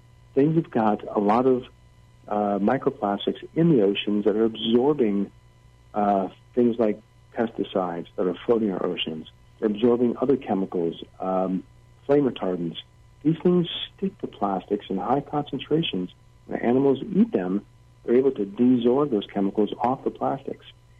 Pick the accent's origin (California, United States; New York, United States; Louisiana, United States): Louisiana, United States; I grew up in Louisiana, where I remember there was an incinerator near my house.